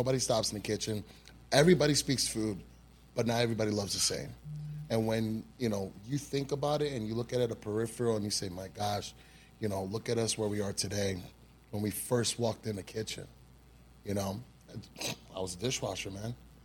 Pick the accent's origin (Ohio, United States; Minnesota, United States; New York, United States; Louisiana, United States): New York, United States; I'm originally from New York. You know, coming from New York to Florida, you know, I see some crazy things in New York, but oh my gosh, does it beat Florida?